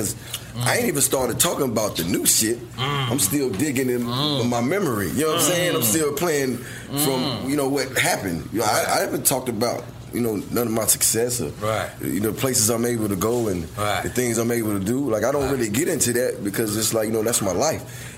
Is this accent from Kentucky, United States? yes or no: no; Georgia, United States; And the same thing with me. I'm from Georgia. I go to fucking, you know, New York.